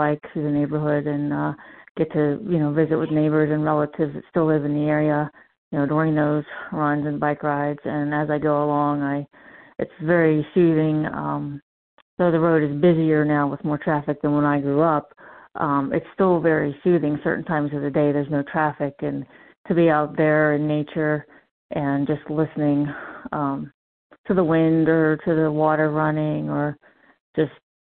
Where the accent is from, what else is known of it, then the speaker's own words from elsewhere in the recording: Gibsonia, Pennsylvania, United States; Born and raised in Gibsonia, Pennsylvania, and literally lived 300 yards from the house that I grew up in. So my roots run deep.